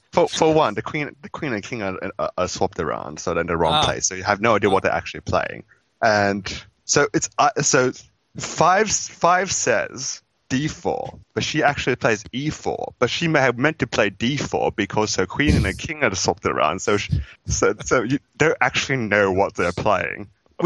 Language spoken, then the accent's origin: English; Australia; But in case anyone didn't know, I'm Australian.